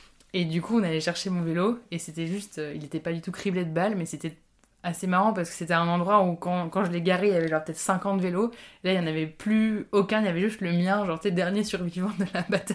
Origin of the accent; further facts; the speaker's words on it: Paris, Île-de-France, France; moi je viens de Paris, enfin à l'époque j'habitais déjà je crois à Barbès